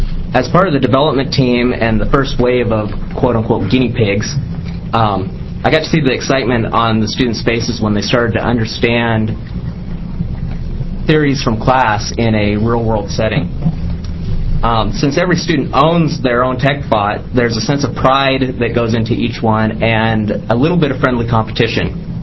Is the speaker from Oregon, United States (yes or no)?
yes; Oregon, United States; I'm just some background. I grew up in Harney County and attended Crane Union High School.